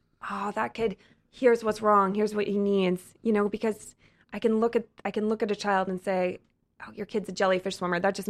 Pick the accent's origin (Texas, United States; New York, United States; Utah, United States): Utah, United States; born there; also born or lived in London / Colorado / Wisconsin / Chicago; now in Los Angeles, United States; I was born in Utah, then moved to London, and then to Colorado, then Wisconsin, went to school in Chicago, and then I moved out here.